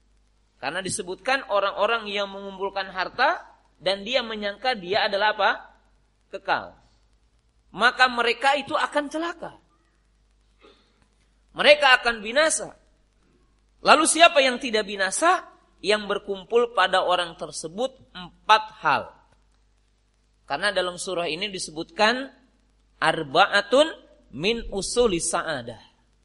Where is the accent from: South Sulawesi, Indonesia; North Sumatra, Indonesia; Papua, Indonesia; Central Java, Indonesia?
Central Java, Indonesia; Kalau orang mungkin Jawa, Jawa Tengah, saya orang Jawa, itu sulit bilang ngain ya